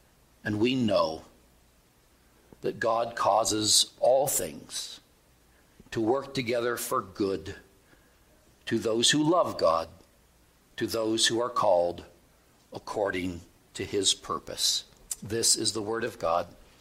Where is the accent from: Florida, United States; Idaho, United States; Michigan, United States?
Michigan, United States; I grew up in Michigan. I was fascinated with all these cowboy stories.